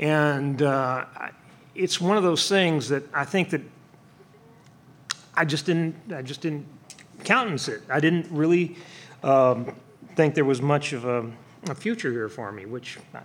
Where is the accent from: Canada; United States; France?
France; Paris, Île-de-France; I mean, I'm Paris, France, but I identify as a Southerner because that's the part of me that comes out when I'm doing this stuff.